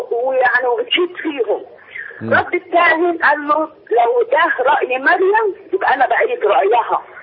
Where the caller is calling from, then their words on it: Cairo, Cairo Governorate, Egypt; من القاهره